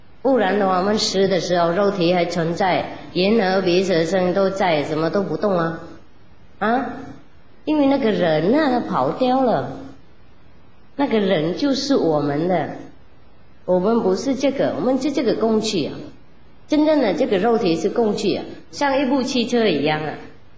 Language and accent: Chinese; China; 我们中国人呢、啊、也有一个故事，